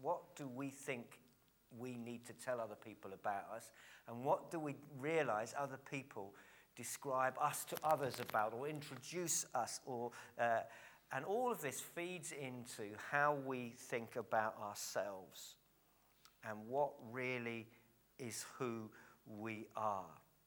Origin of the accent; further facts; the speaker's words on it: Cambridge, East of England, United Kingdom; now in Sutton Coldfield, United Kingdom; Those who don't know me, I'm from Cambridge, but I'm minister of a church in Sutton Coalfield on the edge of Birmingham.